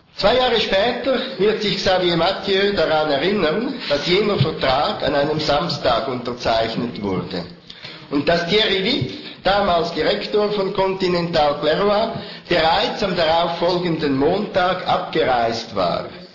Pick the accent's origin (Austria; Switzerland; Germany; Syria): Switzerland; ich komme aus der Schweiz